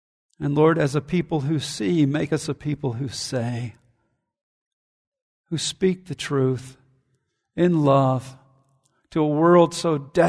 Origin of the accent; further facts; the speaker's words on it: Alabama, United States; Now, I grew up in Alabama cheering for Alabama, and Alabama-Auburn rivalry is crazy.